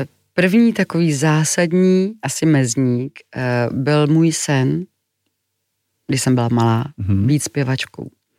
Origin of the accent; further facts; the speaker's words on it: Klášterec nad Ohří, Ústí nad Labem Region, Czechia; my jsme pocházeli vlastně z Klášterce, ale v Mostě jsem studovala a proto jsem musela být na internátě.